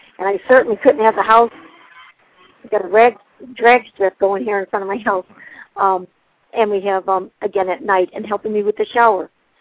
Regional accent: New Jersey, United States; now in Florida, United States; Again, I was from New Jersey. I'm in Florida now.

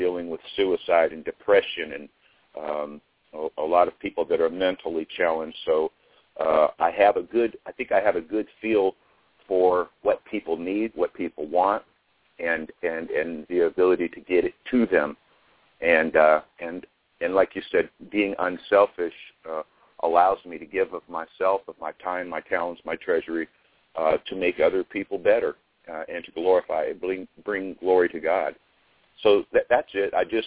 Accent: Sacramento, California, United States; I was born and raised in Sacramento.

